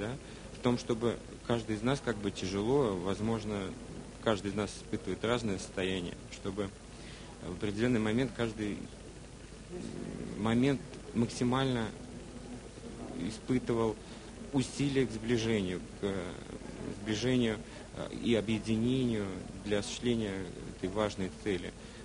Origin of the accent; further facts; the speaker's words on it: Moscow, Russia; я из Москвы